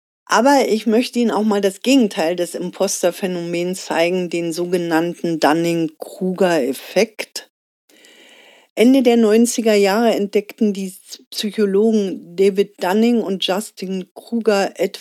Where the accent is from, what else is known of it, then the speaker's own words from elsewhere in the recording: East Germany, Germany; Aber ich bin in der DDR aufgewachsen